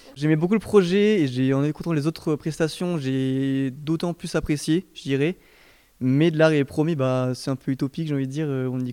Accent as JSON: {"language": "French", "town": "Saint-Étienne", "region": "Auvergne-Rhône-Alpes", "country": "France", "said": "je viens de Saint-Étienne de base"}